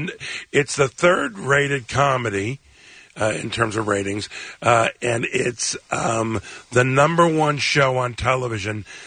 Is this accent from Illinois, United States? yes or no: yes; Chicago, Illinois, United States; including my hometown in Chicago, it can be a little too much for me, and I get a bit overwhelmed.